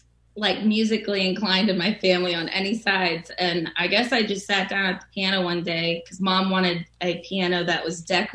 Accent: Pennsylvania, United States; But the country music, as far as my hometown, I mean, you might have Philadelphia and Pittsburgh, but the rest of Pennsylvania is highly rural. So it's definitely country.

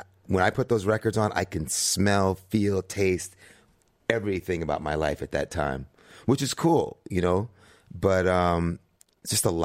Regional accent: Brooklyn, New York, United States; also born or lived in Bahamas; now in Paris, France; I live in Bahamas, where my mom was from, in Eleuthera, and I live in Paris. But I'm from New York, born in Brooklyn.

